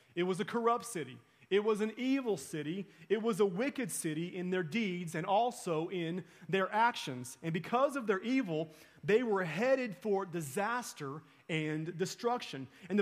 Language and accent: English; Haskell, Oklahoma, United States; I am from Haskell, Oklahoma. In Haskell, Oklahoma, we had a neighboring community that was our arch rival.